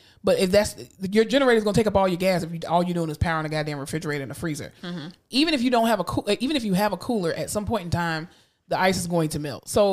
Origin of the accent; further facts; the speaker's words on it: Florida, United States; I mean, I'm from Florida, and I've experienced enough hurricanes to know.